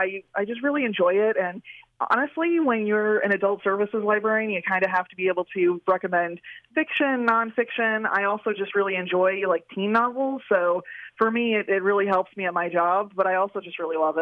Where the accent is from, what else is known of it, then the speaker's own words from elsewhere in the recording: Rhode Island, United States; I grew up in Rhode Island, and the high school is right next to the library.